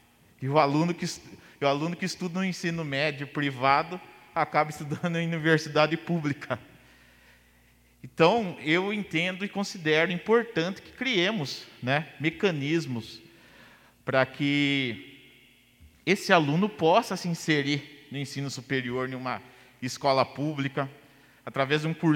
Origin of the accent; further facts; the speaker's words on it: Capivari, São Paulo, Brazil; capivariano, nascido e criado na Vila Isildinha.